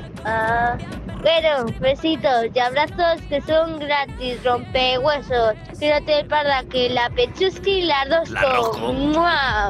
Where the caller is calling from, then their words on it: Vinaròs, Valencian Community, Spain; de Vinaroz.